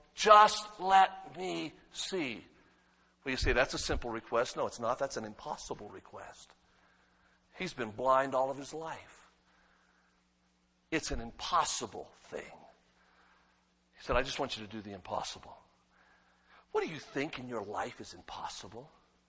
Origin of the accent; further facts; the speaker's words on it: Las Vegas, Nevada, United States; I grew up in Las Vegas. My dad died, as I said, when I was 10.